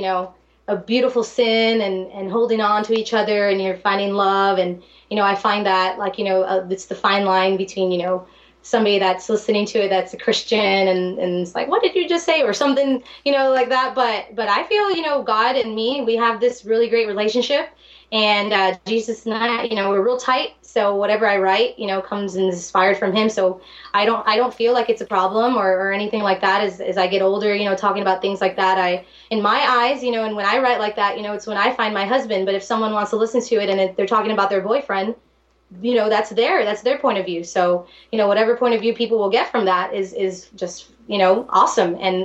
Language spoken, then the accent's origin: English; Texas, United States; I grew up here in South Texas where people love to dance, so my music is very danceable